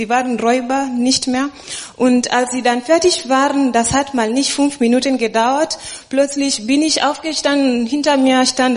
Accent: Kenya; Und das ist ja in Kenia passiert, wo ich herkomme. Da wurde ich geboren.

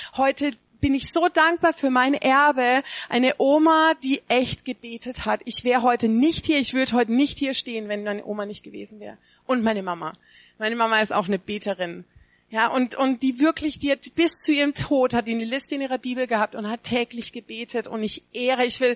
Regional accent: Karlsruhe, Baden-Württemberg, Germany; now in Augsburg, Germany; Ich komme eigentlich aus Karlsruhe, also ist gar nicht so weit von hier. Schöne Baden-Württemberg. Ich bin wieder so ein bisschen in der Heimat.

